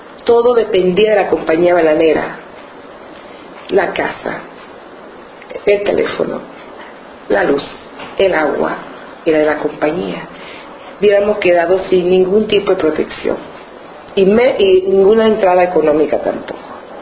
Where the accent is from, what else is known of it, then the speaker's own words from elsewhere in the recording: Almirante, Bocas del Toro, Panama; Yo nací en Almirante, Bocas del Toro, una provincia con muchos, en la época que nací, con muchos afrodescendientes, porque existía la compañía bananera, el Fruit Company, y fue un lugar muy bonito, una niñez muy linda.